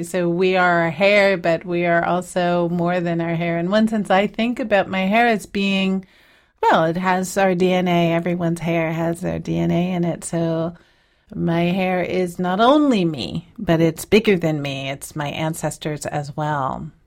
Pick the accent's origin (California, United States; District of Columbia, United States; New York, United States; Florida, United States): District of Columbia, United States; Washington; And I grew up in Washington, D.C.